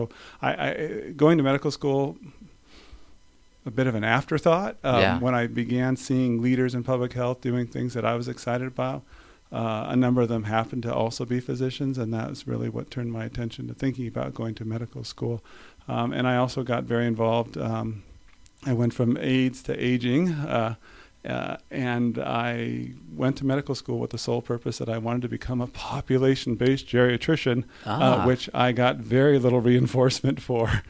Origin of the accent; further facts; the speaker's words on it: California, United States; I grew up here in California, a California kid